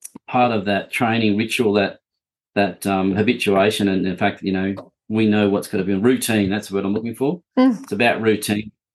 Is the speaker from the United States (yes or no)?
no; Victoria, Australia; I grew up near Ballarat